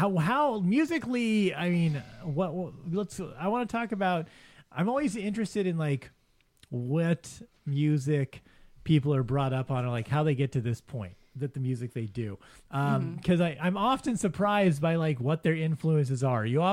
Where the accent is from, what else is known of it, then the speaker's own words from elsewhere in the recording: California, United States; So I grew up in South Central in the 80s